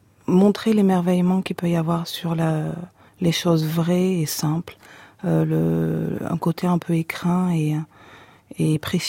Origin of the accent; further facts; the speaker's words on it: Nouvelle-Aquitaine, France; En effet, j'ai grandi en Corrèze. Et enfant unique